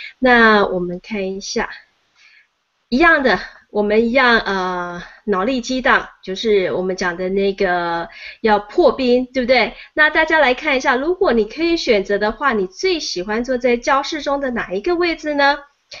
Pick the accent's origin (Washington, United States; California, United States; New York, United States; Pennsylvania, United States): Pennsylvania, United States; 我是来自宾州